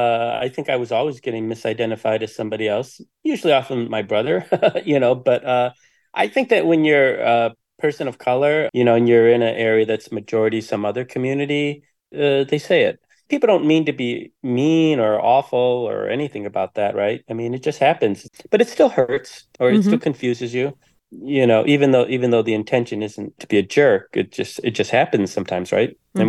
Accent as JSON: {"language": "English", "town": "Detroit", "region": "Michigan", "country": "United States", "tie": "born or raised there", "moved": "yes", "said": "I'm one of those people that did leave and didn't fight to improve my hometown, right? And to, you know, make sure that Detroit was coming back strong."}